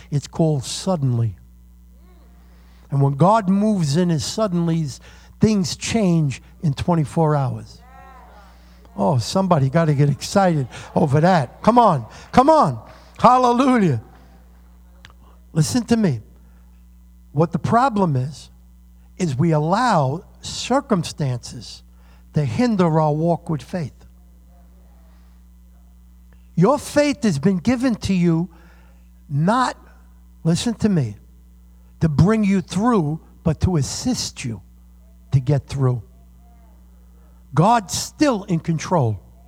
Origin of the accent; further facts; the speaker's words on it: New York, United States; now in California, United States; See, I'm a New Yorker by heart. My body may be in California, but my heart's here.